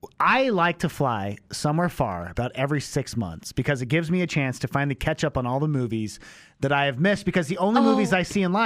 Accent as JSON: {"language": "English", "town": "San Bernardino", "region": "California", "country": "United States", "tie": "born or raised there", "said": "Growing up in California in San Bernardino, which was like the mountains there"}